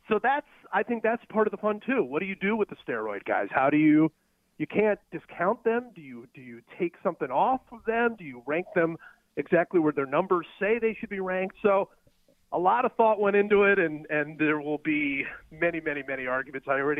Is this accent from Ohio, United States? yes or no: yes; Cleveland, Ohio, United States; everything that I felt growing up in Cleveland as a young baseball fan is in this book.